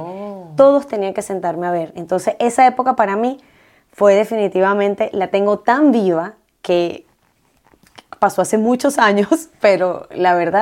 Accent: Maturín, Monagas, Venezuela; also born or lived in Valencia; Yo soy de Valencia, pero pues mi crianza, gran parte de mi crianza fue en Maturín, Estado Monagas.

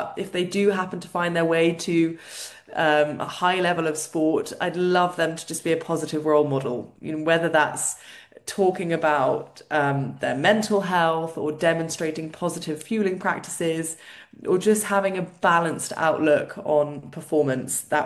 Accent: United Kingdom; Oh, definitely tea. I'm British after all.

